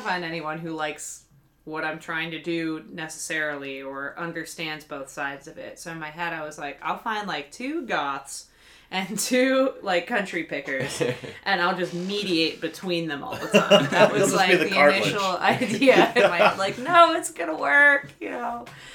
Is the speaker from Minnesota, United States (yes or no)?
no; Avella, Pennsylvania, United States; I'm from Avella, which if you spit is West Virginia. I'm 10 minutes from Wheeling. I grew up on a 103-acre beef cattle farm.